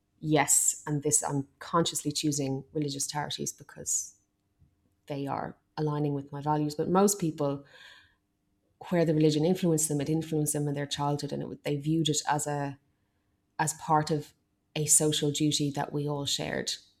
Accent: Ireland; now in United Kingdom; And as an Irish person living in the UK, when the original referendum was happening

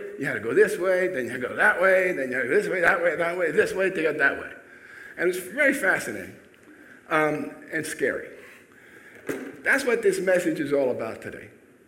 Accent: Manhattan, New York, United States; I'm from Manhattan.

